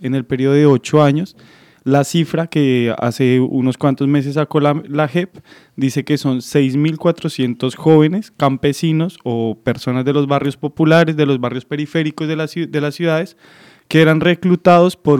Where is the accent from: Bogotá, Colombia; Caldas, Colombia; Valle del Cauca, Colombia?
Bogotá, Colombia; Y bueno, soy colombiano, soy de la ciudad de Bogotá, capital de Colombia.